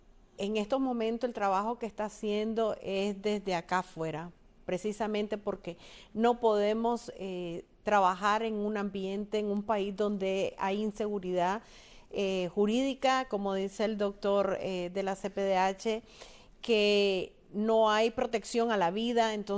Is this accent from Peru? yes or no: no; Nicaragua; como diáspora nicaragüense, no podemos ser indiferentes